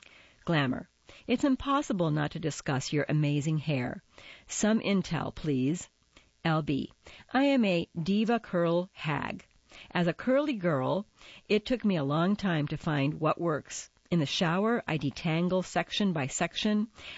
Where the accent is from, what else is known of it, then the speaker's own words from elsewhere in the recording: the South, United States; And when I was growing up in the South, getting my hair done once a week was a thing.